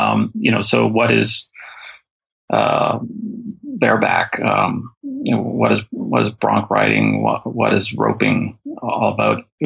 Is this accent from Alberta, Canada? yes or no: yes; Alberta, Canada; now in British Columbia, Canada; I live in British Columbia now. I'm from Alberta originally.